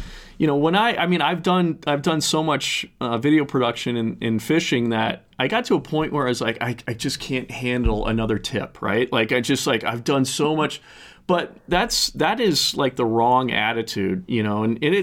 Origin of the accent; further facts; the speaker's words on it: Minnesota, United States; So I'm in, you know, Southie. I'm in Buffalo. But it's, you know, we're surrounded. What's so great about being a Minnesotan is that you're surrounded by just amazing opportunities everywhere.